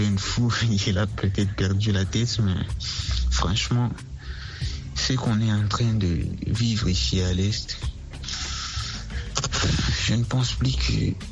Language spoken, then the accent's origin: French; Bukavu, South Kivu, DR Congo